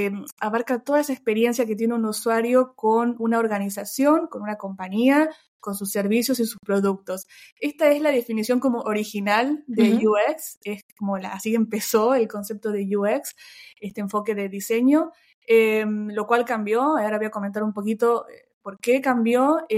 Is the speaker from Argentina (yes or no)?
yes; Argentina; now in Barcelona, Spain; Soy originalmente de Argentina, vivo en Barcelona hace 5 años, ya van a ser 6 años dentro de poco.